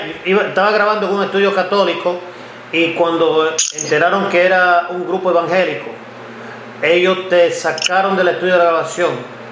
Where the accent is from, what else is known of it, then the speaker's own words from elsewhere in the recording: Cleveland, Ohio, United States; born there; Esto fue una noticia de Cleveland, Ohio, donde yo nací en Ohio